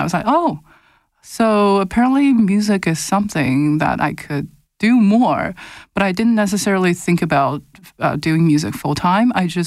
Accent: China; moved away; So I grew up in China. I spent most of my teenage years and childhood in China.

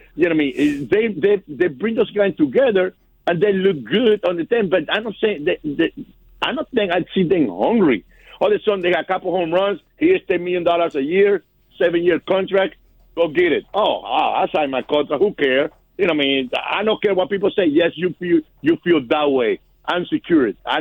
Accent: Venezuela; English is a second language; I come from Venezuela, Winter League, a lot of guys, 16 years old, 14 years old, you don't throw 90, we're not going to sign you

